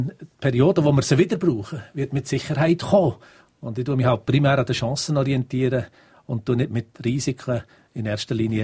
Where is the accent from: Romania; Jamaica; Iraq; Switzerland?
Switzerland; Wir haben sie gebraucht, weil man sie als Schweizer nicht gefunden hat.